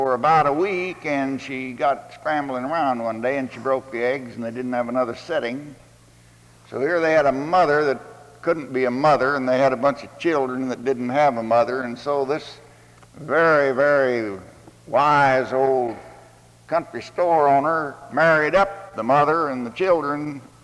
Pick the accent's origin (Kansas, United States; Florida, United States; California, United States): Kansas, United States; I grew up out in the Midwest in the state of Kansas